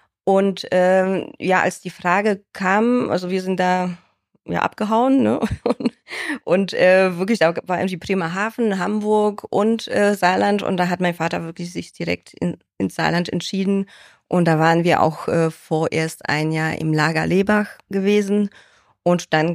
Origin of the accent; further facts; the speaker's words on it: Upper Silesia, Poland; now in Germany; Und ich komme ja aus Oberschlesien, aus Polen.